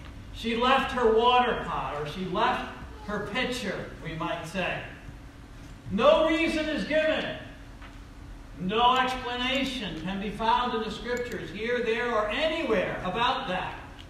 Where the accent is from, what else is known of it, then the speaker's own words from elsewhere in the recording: Troy, New York, United States; I grew up in South Troy, you know, several blocks down south of here